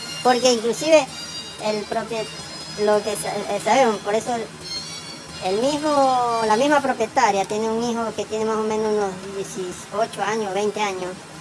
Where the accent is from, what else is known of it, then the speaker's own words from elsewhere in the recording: Ecuador; nosotros, como los ecuatorianos, los latinos que somos